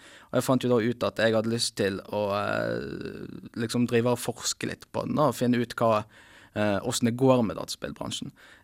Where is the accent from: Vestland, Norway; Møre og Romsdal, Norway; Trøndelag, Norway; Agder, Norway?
Vestland, Norway; Bergen; now in Svalbard, Norway; Jeg er her fra Bergen, men akkurat nå så bor jeg da faktisk på Svalbard.